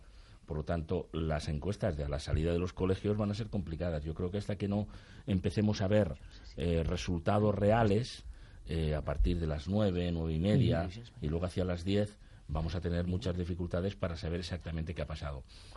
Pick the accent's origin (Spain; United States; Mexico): Spain; Aragon; moved away; yo, de una zona incluso de habla catalana, en mi caso, de la provincia de Huesca, en el siglo XX, 2 millones de personas llegamos a Cataluña desde distintos puntos de España